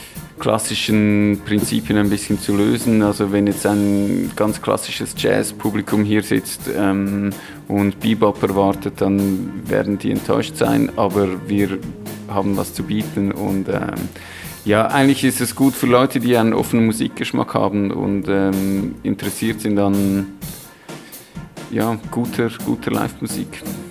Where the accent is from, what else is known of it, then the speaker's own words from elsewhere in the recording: Zurich, Switzerland; Ich bin aus Zürich, meine Freunde sind aus Bern.